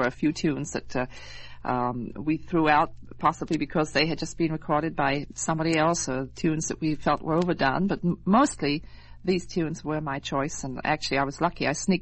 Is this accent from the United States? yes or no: no; England, United Kingdom; because I'm still English